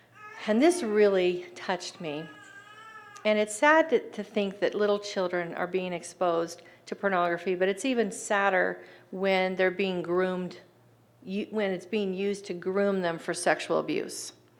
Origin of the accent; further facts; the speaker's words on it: Washington, United States; that's where I'm from. Well, I'm from Washington, not Vancouver.